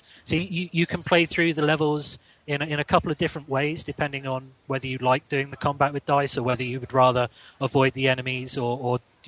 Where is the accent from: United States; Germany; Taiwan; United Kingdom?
United Kingdom; Teddington, London; and I'm from Teddington.